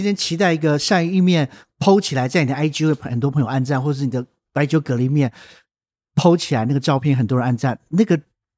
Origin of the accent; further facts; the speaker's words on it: Taiwan; 你会希望带他去看看什么样是我们台湾人平常的面貌。